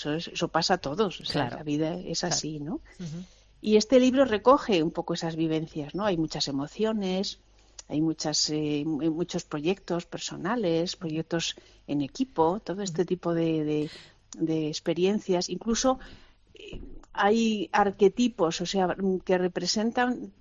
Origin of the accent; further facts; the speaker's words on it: Zaragoza, Aragon, Spain; born there; now in Madrid, Spain; yo nací en Zaragoza, yo soy maña.